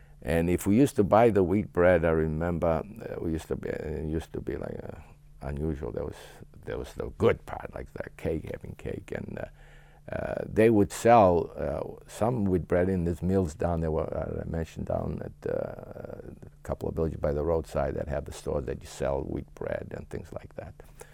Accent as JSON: {"language": "English", "country": "Albania", "tie": "born or raised there", "moved": "yes", "lives_now": "United States", "said": "I told him when I came over from Albania there, from that section of Albania, which is like we said, we're all Greeks there."}